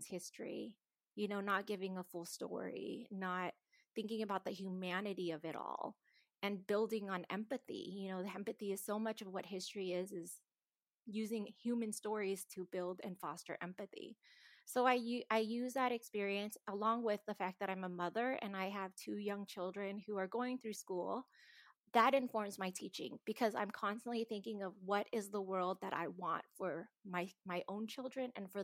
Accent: United States; and I had shared earlier that I'm Vietnamese American.

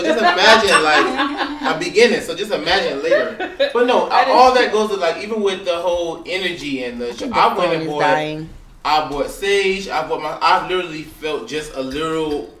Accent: Miami, Florida, United States; now in Atlanta, United States; I'm from Miami originally. Okay. I'm from Little Haiti. Yeah, I'm from Little Haiti.

